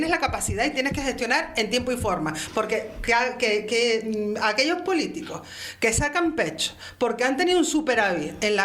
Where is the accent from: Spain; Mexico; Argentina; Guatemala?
Spain; Canary Islands; Para mí como española, canaria española